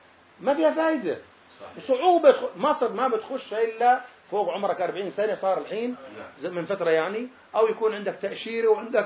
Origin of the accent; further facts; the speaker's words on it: Gaza Strip, Palestine; خلاص أنا جواز أردني صحيح لكني أنا ما عندي رقم وطني، معتبريني غزاوي فلسطيني، يعني أنا فلسطيني وإن كان جوازي إيش أردني